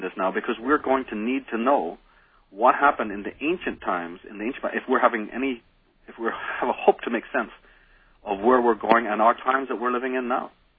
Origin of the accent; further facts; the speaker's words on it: Belfast, Northern Ireland, United Kingdom; growing up in Belfast, if anything in this world needed to teach anybody the fact of that, growing up on the streets of Belfast would completely show you, just because it's a small country.